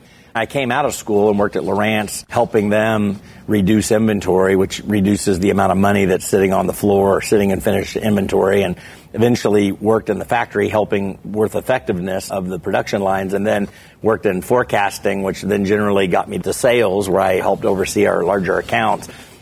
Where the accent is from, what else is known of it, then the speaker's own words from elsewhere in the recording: Limestone, Maine, United States; born there; I was born in Limestone, Maine, on an Air Force base. My father was in the military. My mom and I went to Indianapolis while he was in Vietnam.